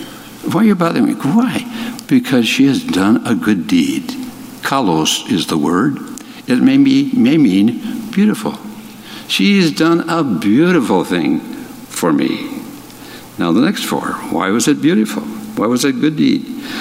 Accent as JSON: {"language": "English", "town": "Hinckley", "region": "Minnesota", "country": "United States", "said": "If I talk to somebody that's involved in forestry and I say I'm from Hinckley, Minnesota, immediately, oh, the Hinckley Fire."}